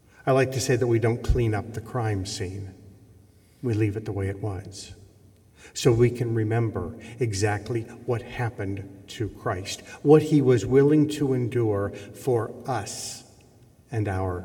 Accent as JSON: {"language": "English", "country": "Ireland", "said": "But that's because I'm Irish."}